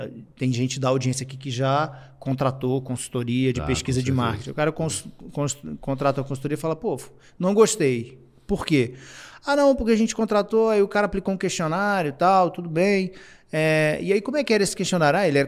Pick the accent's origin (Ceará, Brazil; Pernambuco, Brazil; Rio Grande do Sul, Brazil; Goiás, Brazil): Goiás, Brazil; Goiânia; Eu sou de Goiânia, então a realidade da área de negócio lá é diferente de São Paulo, diferente do Rio.